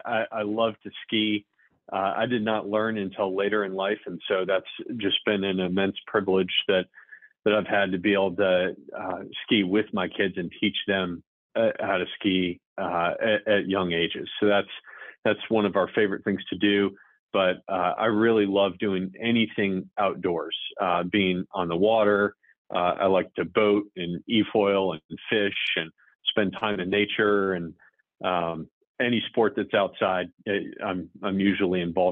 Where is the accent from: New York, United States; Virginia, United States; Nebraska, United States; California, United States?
Virginia, United States; also born or lived in Michigan; I am originally from Michigan, but for the most part have grown up in Virginia.